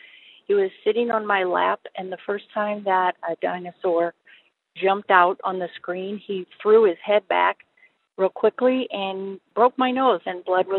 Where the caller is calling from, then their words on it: Fort Wayne, Indiana, United States; I'm calling from Fort Wayne.